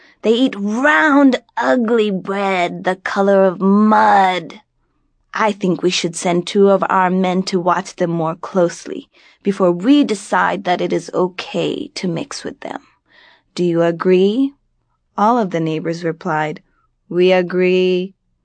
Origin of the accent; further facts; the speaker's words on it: Alexandria, Virginia, United States; also born or lived in Tokyo, Japan; I am from Bangladesh and I was born in Tokyo, Japan. I grew up in Alexandria, Virginia.